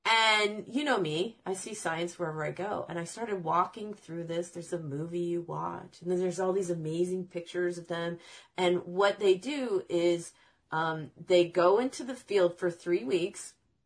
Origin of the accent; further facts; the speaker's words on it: Illinois, United States; And the cool thing about that is I grew up in Central Illinois.